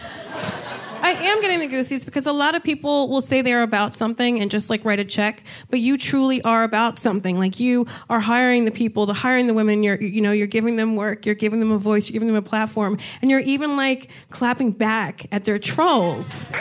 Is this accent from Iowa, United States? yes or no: no; New Jersey, United States; I'm from Jersey, and...